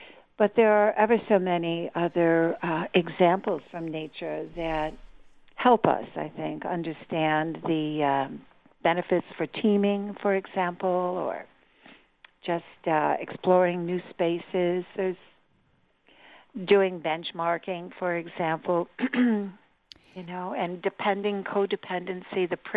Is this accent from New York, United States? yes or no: yes; New York, United States; I was delighted as a New Yorker to learn that Kirsten Gillibrand, our senator, is the most transparent senator in Congress.